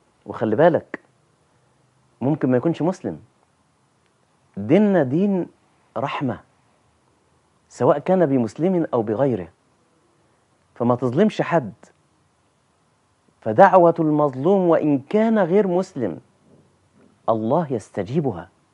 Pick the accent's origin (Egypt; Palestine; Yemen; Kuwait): Egypt; باللغة العامية عندنا في مصر